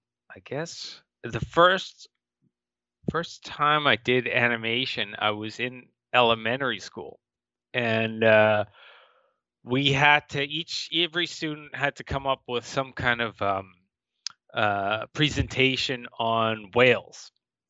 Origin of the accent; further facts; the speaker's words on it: Vancouver, British Columbia, Canada; Right. I was born here in Vancouver. Both my parents are immigrants.